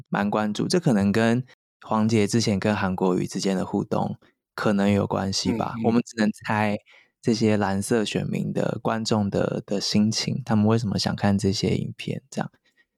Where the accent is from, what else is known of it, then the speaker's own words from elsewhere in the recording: Tainan, Taiwan; 欸，我们台南人就是很那个欸